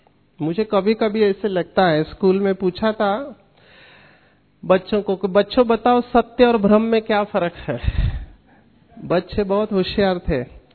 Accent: Mumbai, Maharashtra, India; I am born and brought up from a slum area of Mumbai. मैं झोपड़पट्टी में बड़ा हुआ. My parents are not educated, total negative atmosphere. Till 10th standard I studied in Marathi.

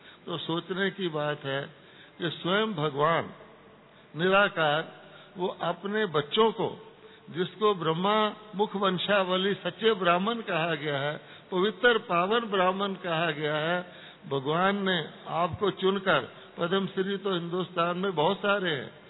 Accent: Delhi, India; मैं दिल्ली का रहने वाला हूँ

